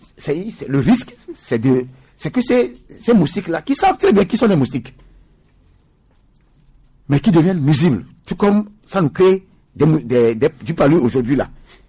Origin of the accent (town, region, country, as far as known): Togo